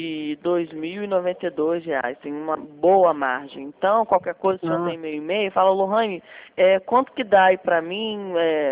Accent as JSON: {"language": "Portuguese", "region": "Rio de Janeiro", "country": "Brazil", "said": "Não, eu sou carioca"}